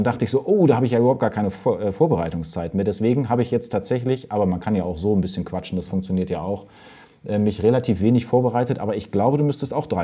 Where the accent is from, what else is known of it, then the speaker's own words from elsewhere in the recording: Verden, Lower Saxony, Germany; Also pass auf, weil ich komme aus Bremen und umzu. Ich komme aus Verden.